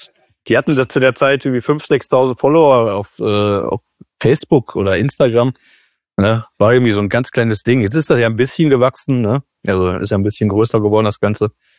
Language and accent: German; Duisburg, North Rhine-Westphalia, Germany; Ich bin froh, in Duisburg aufgewachsen zu sein irgendwie. Ist halt so ein bisschen Teil meiner Identität, irgendwie Duisburg.